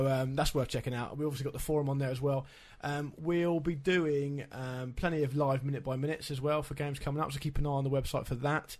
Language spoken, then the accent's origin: English; England, United Kingdom; We're English and we love that.